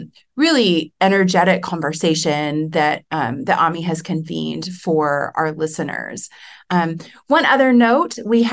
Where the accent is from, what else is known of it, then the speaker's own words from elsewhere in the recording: Ghana; I am from Ghana.